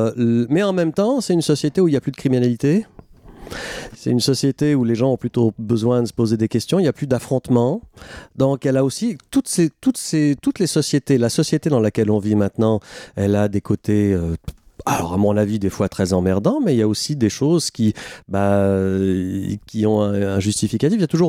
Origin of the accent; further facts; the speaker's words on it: Le Locle, Neuchâtel, Switzerland; also born or lived in Les Ponts-de-Martel / Beauce, France; Moi, je suis français et suisse. Je suis du Locle et des Ponts de Martel en Suisse et de la Plaine Beauce en France.